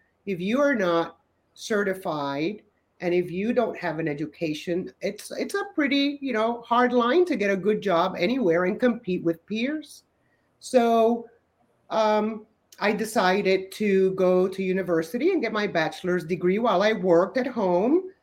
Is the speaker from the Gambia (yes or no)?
no; Puerto Rico; born there; I was born in Puerto Rico many, many years ago, and I love my country.